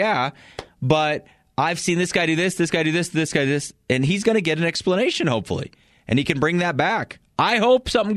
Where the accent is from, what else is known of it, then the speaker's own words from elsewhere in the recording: Cheyenne Wells, Colorado, United States; I grew up in Cheyenne County, and it was Cheyenne Wells. Makes sense. The town was called Cheyenne Wells. The county is Cheyenne County.